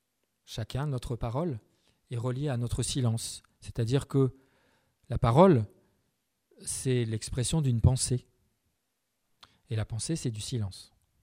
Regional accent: Paris, Île-de-France, France; moi je suis parisien et on en voit dans la rue, hein, à Paris.

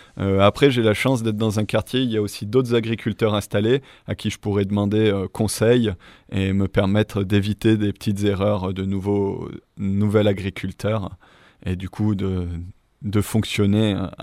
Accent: Firminy, Auvergne-Rhône-Alpes, France; Alors, je viens de la Loire. Du coup, je viens de la région de Saint-Étienne, à côté de Saint-Étienne, une ville qui s'appelle Firminy.

